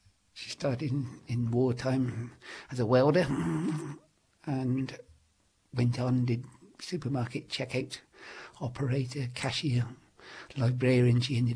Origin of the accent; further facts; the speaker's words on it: Bristol, South West England, United Kingdom; I was born in Bristol. I came up in a working class family. I went to a grammar school.